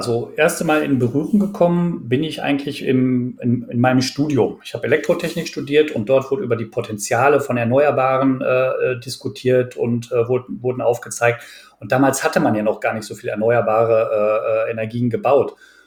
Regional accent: North Rhine-Westphalia, Germany; ich bin wirklich mitten im Ruhrgebiet aufgewachsen

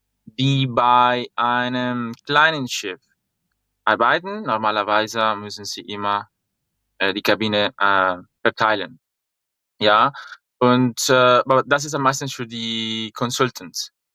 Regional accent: Bogotá, Colombia; German is a second language; Also ich bin Kolumbianer, ich bin in Bogota geboren. Ich habe Deutsch in ein deutsches Haus in Cartagena, Kolumbien gelernt.

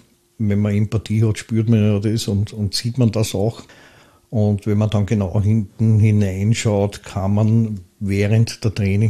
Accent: Pressbaum, Lower Austria, Austria; ich bin aufgewachsen im Pressbaum

